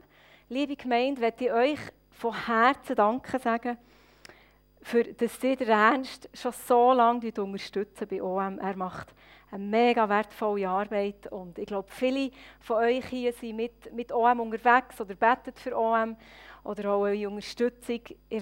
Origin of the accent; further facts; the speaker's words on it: Murten, Fribourg, Switzerland; ich komme aus dem Röstigraben, wie ihr gehört. Und zwar von Murten.